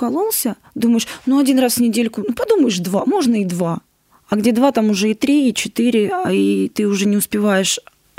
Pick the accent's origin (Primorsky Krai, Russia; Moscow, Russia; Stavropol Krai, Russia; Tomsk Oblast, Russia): Moscow, Russia; Я сама москвичка, и здесь как бы у нас не было таких наркотиков, как в многих других городах